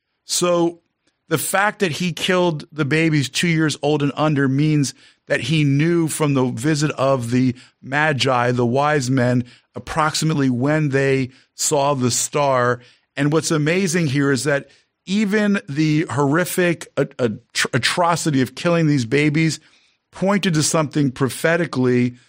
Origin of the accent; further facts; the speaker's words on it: New Jersey, United States; I'm from New Jersey.